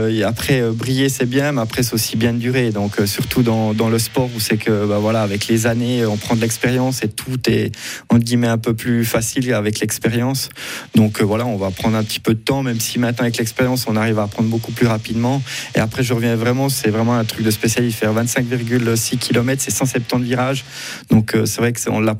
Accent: France; accent: French; je parle plutôt relativement bien l'anglais, même si j'ai toujours mon petit accent français, ce qui est normal.

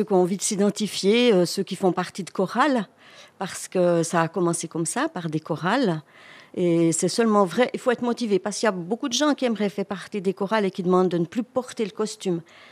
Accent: Jura, Switzerland; Vous venez d'où ?» Or, quand je disais le Jura, les Franches-Montagnes, ils avaient des étoiles dans les yeux

